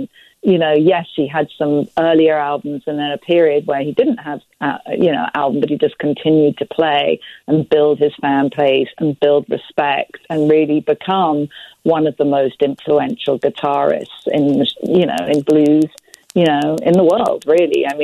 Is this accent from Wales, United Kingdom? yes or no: no; London, United Kingdom; also born or lived in New York; now in Los Angeles, United States; I am. I'm from London originally, moved to New York, and then now I live in California, in LA, in Laurel Canyon.